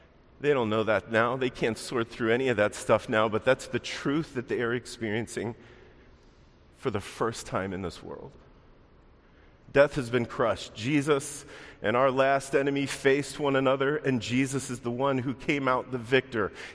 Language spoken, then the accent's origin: English; Baltimore, Maryland, United States; when I heard about that bridge collapse in my hometown of Baltimore